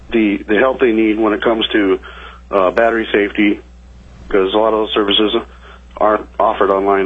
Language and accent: English; Fairbanks, Alaska, United States; I'm from Fairbanks, Alaska.